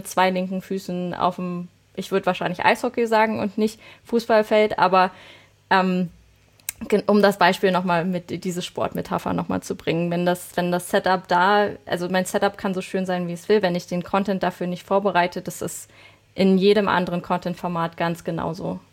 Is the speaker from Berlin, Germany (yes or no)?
yes; Berlin, Germany; accent: Berlin